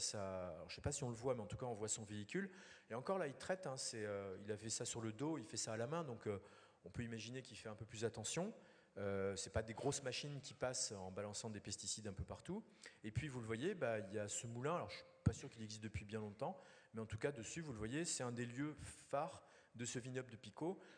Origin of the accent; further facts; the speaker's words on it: France; Excusez-moi, je suis français, je suis géographe, je prends des photos, etc.